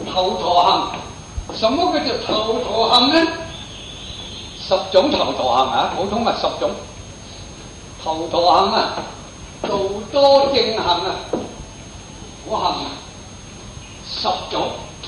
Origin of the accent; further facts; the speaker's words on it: Hong Kong; 我哋香港人哋去重奸坐好靓添，好过好多地方。